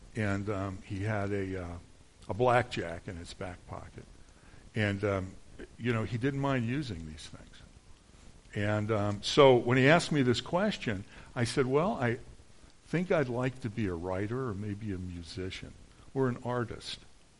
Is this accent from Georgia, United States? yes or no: no; Philadelphia, Pennsylvania, United States; now in Lansing, United States; I'm not from Lansing. I'm from back east. I'm from Philadelphia. And I grew up in probably one of the most dysfunctional homes.